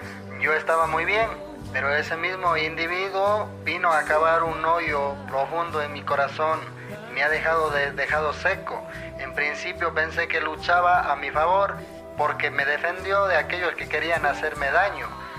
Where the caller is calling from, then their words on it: Amazon, Ecuador; Le estoy llamando de la Amazonía ecuatoriana.